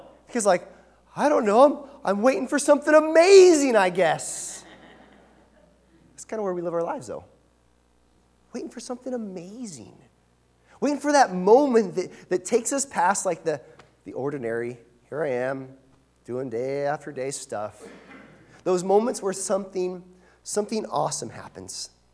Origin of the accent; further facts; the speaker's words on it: Pacific Northwest, United States; Now, I'm a kid from the Northwest, right? Not a lot of means and whatnot.